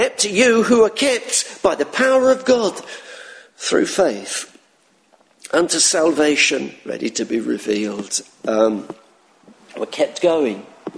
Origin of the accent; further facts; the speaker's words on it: United Kingdom; So, now, we're British, aren't we? Most of us are British.